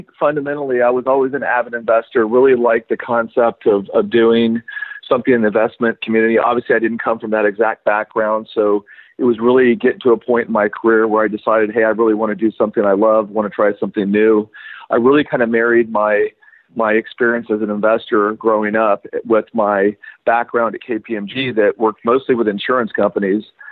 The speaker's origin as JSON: {"language": "English", "region": "Texas", "country": "United States", "tie": "born or raised there", "lives_now": "Durango, United States", "said": "And I grew up in West Texas."}